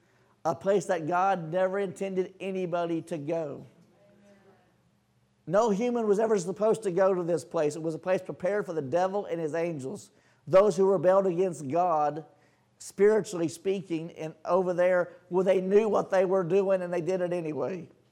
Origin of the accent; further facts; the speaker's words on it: Texas, United States; When I was a child, I lived in Texas. I was originally from Texas. My grandmother lived in Azle.